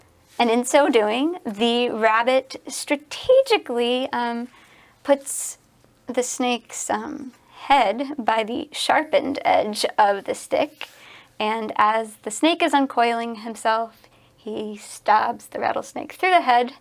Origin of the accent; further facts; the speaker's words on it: Michigan, United States; So I'm from Michigan, and there are a lot of Cree there